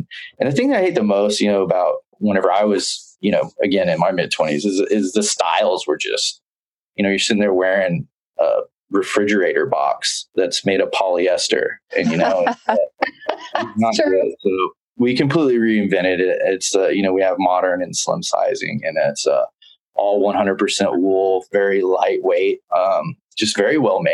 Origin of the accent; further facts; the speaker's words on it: Southern United States, United States; I am a Southern guy.